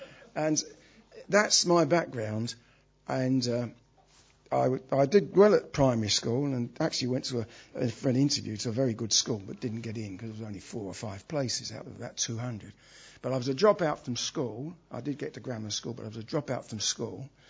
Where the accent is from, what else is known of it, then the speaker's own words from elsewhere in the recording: Brixton, London, United Kingdom; I was brought up in Brixton. There was water pouring down the walls of the council house.